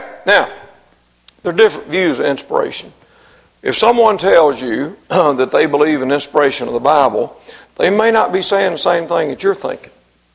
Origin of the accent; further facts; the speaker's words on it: Mississippi, United States; And even though I'm from Mississippi, I really appreciate Shakespeare